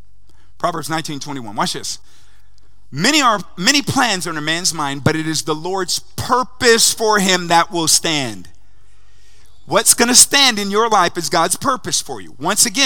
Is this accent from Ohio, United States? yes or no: yes; Ohio, United States; I grew up in Ohio, so in Ohio, Ohio State had to accept everybody that lived in Ohio.